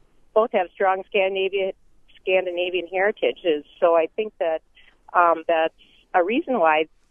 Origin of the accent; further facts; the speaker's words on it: Wisconsin, United States; now in Minnesota, United States; Anyway, but I grew up in Wisconsin. I live in Minnesota now